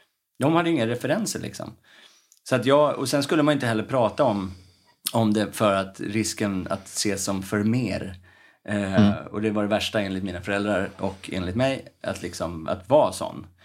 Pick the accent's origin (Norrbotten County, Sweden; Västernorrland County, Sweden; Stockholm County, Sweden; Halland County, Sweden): Stockholm County, Sweden; Stockholm; så att uppväxten i Örnsberg, där jag växte upp, skulle vara så normal som möjligt ändå